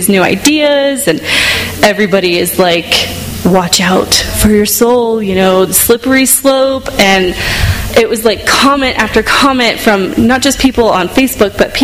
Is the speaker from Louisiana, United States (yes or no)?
no; Ohio, United States; I was raised in Ohio.